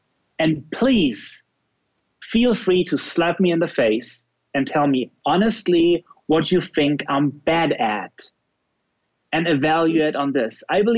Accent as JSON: {"language": "English", "country": "Germany", "second_language": "English", "said": "I am German. You understand it by just listening to me that I'm not an American-based guy based on my accent."}